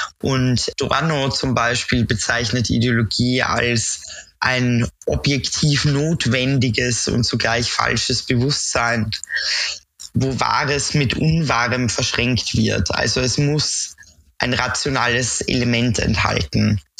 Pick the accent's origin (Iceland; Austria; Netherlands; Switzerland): Austria; now in Leipzig, Germany; Wie man an meinem Dialekt hören kann, ursprünglich aus der Nähe von Wien. Genau, wohne aber in Leipzig schon seit etlichen Jahren.